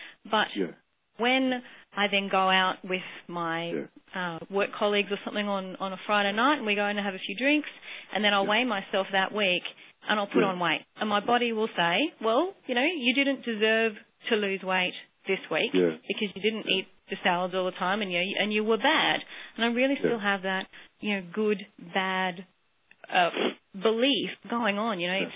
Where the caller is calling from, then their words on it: Canberra, Australian Capital Territory, Australia; I'm from Canberra.